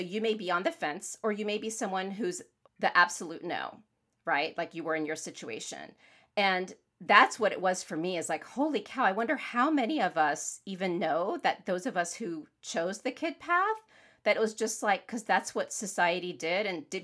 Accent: Florida, United States; moved away; And I grew up in Florida. Then I moved to the Northeast and it didn't happen for me.

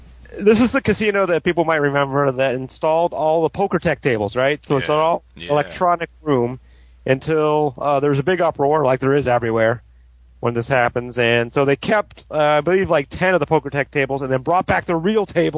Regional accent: Columbus, Ohio, United States; I grew up in Columbus, Ohio.

